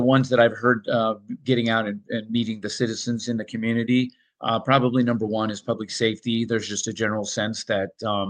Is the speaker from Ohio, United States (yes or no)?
no; Portland, Oregon, United States; now in Spokane Valley, United States; I moved here from the Portland, Oregon area back in 2019